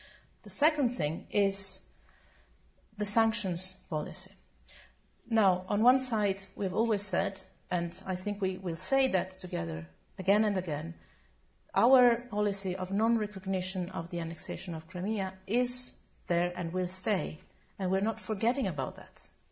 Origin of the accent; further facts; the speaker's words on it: Rome, Lazio, Italy; I'm from Rome.